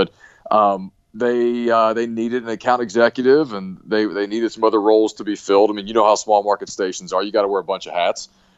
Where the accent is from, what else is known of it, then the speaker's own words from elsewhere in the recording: Appalachia, United States; I grew up in Appalachia, you know, back in the hills.